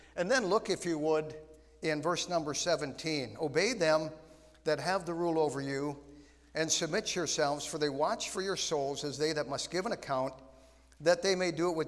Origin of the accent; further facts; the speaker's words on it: Grand Forks, North Dakota, United States; I grew up, I went to Sacred Heart over on the east side. I grew up on the Point on the east side.